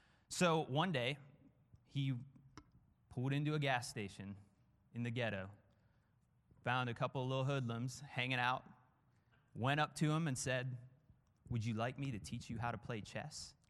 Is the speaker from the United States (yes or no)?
no; Ireland; I am Irish, actually. Believe it or not, I am half Irish, half Arabic.